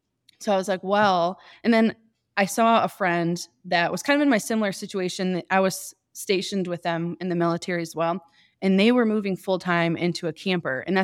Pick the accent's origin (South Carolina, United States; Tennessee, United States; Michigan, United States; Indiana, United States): Michigan, United States; I'm from Michigan, so that's how I've driven so many times across the country.